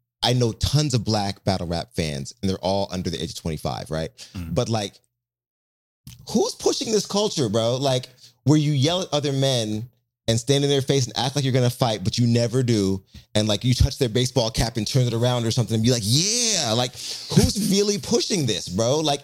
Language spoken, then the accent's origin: English; Portland, United States; And I grew up in Portland where there's plenty of battle rappers that have gone international.